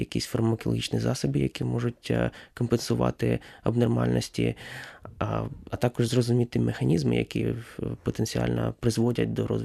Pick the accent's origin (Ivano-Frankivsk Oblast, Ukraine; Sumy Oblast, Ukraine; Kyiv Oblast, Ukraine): Sumy Oblast, Ukraine; Shostka; moved away as an adult; also born or lived in Kyiv; now in United States; Я взагалі з України. Я народився тут, виріс тут. Народився я і виріс спочатку в місті Шостка, це Сумська область. Потім переїхав до Києва